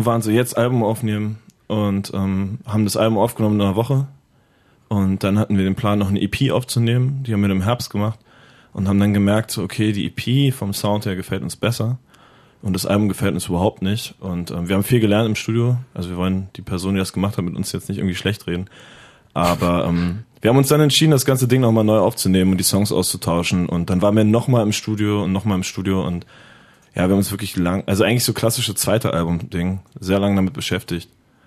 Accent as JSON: {"language": "German", "region": "Berlin", "country": "Germany", "said": "Wir sind zwar, ja, wir sind Berliner"}